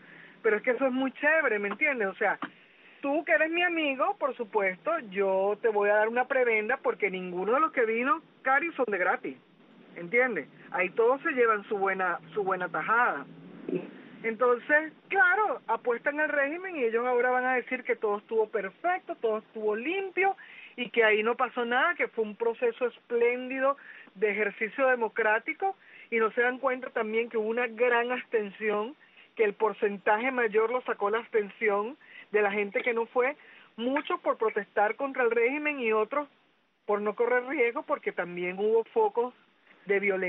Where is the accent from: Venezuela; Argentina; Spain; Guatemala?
Venezuela; eso es lo que a mí en lo personal como venezolana me entristece